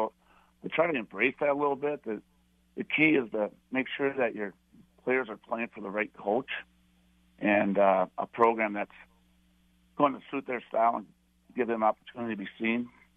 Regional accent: Bird Island, Minnesota, United States; if you were a kid growing up, a boy growing up in Bird Island, Lake Lillian, I mean, you just played football.

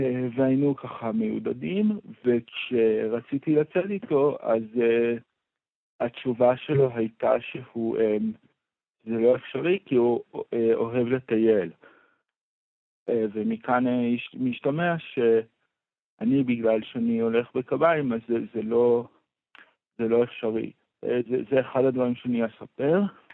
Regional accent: Tzur Hadassah, Jerusalem District, Israel; אני נולדתי בירושלים, גדלתי בצור הדסה, שזה בין ירושלים לבית שמש

